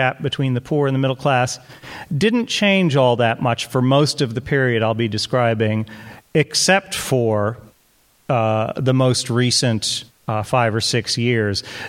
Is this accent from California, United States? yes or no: yes; Los Angeles, California, United States; I grew up in Los Angeles, but strangely, this is the first time in my life, in my 55 years, where I have ever been to Santa Barbara.